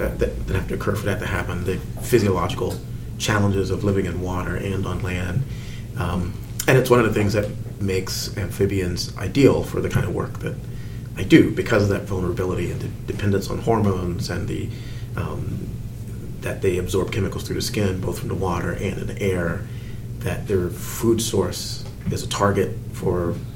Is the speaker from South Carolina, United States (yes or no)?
yes; South Carolina, United States; I grew up in South Carolina